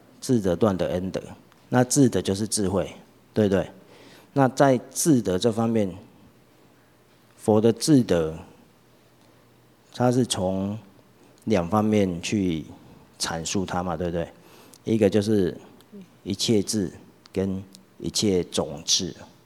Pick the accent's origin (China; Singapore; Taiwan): Taiwan; southern Taiwan; 我们南部人沙文